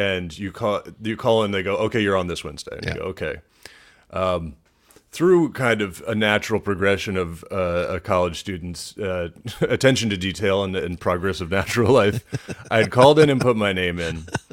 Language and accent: English; Washington, District of Columbia, United States; I grew up in beautiful Washington, D.C.